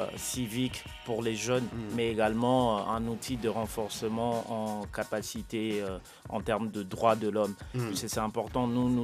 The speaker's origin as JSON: {"language": "French", "country": "DR Congo", "said": "je viens de la RDC, je vis à la fois entre Kinshasa et Kisangani."}